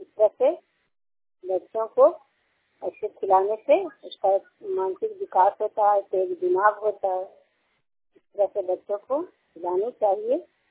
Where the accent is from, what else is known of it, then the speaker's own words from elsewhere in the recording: Sherpur, Bihar, India; और मैं शेरपुर गांव के निवासी हूं और मेरा पंचायती शासन ब्लॉक रोहोल क्लस्टर उपरनामा सागर और जिला नालंदा।